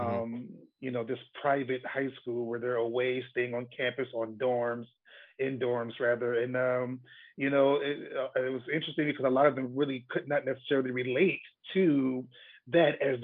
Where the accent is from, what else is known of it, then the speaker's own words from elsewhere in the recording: Buffalo, New York, United States; I am. I am originally from Buffalo.